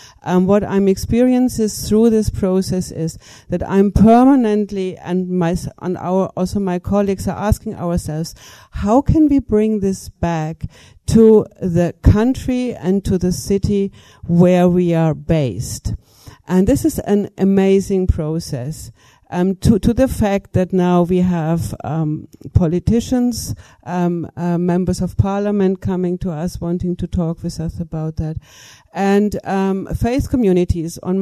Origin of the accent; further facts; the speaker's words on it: Germany; I'm speaking now as a German who lives in Canada